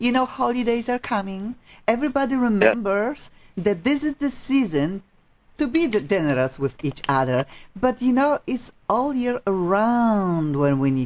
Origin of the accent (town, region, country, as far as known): Poland